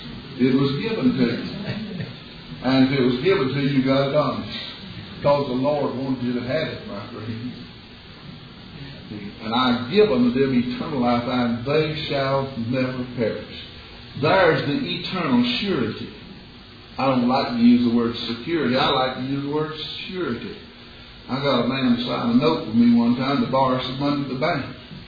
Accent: Georgia, United States; I grew up in Middle Georgia, there where my dad lives now, as a little barefoot boy.

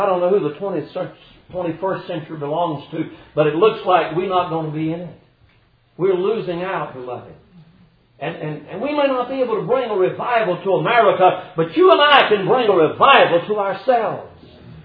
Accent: Georgia, United States; He said, oh, you're from Georgia. I said, yeah.

